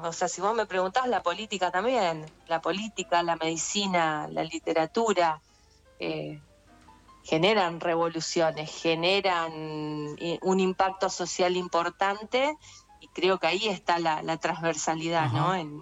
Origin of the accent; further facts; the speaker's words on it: Recreo, Santa Fe, Argentina; now in Rosario, Argentina; estoy un poquito en Rosario y un poquito en Funes, y un poquito también en Recreo, que es mi pueblo de origen